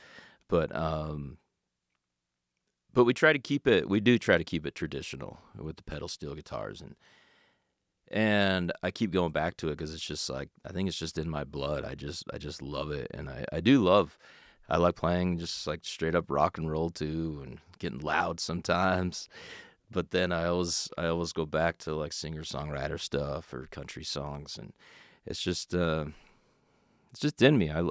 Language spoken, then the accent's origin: English; Salt Lake City, Utah, United States; All right … from Salt Lake City, Utah.